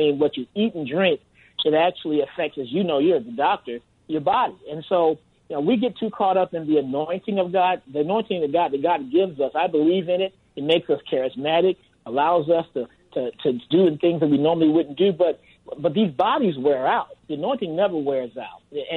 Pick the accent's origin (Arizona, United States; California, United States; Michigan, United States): Michigan, United States; Detroit; So we understood, even when growing up in Detroit, my grandmother raised me and my grandfather raised me